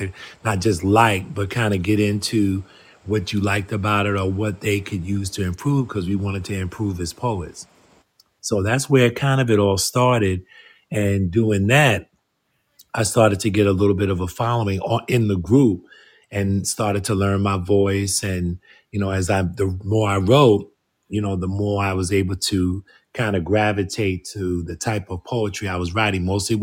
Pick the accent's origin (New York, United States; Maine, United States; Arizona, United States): New York, United States; New York City; moved away as an adult; now in Georgia, United States; Originally was from New York City, born in the Bronx. Spent most of my life there, and in 1995, I relocated to Georgia.